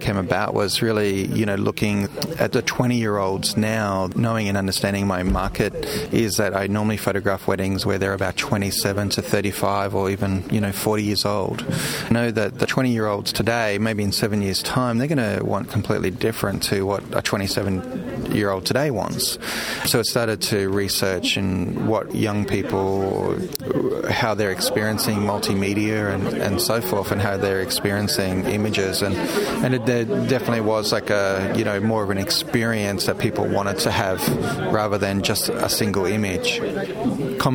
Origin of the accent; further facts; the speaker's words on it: Australia; I'm a photographer from Australia.